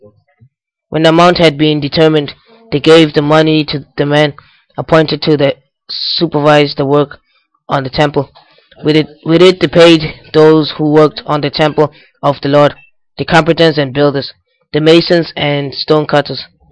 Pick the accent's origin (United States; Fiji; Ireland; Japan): Ireland; Dublin, Leinster; I'm from Dublin, and I'll be reading 2 Kings verses 12.